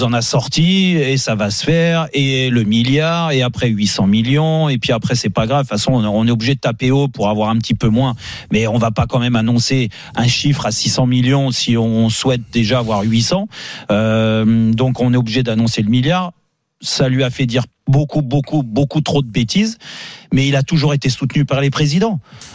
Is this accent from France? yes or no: yes; Corsica, France; Je suis un vrai corse, je suis un homme libre, moi.